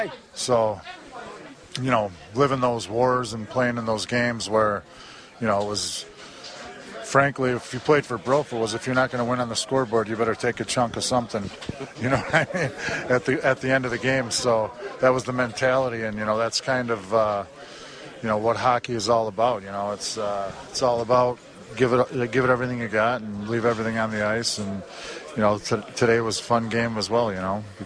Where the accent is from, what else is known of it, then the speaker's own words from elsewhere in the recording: Detroit, Michigan, United States; being a Detroit fan, being a young kid growing up in Detroit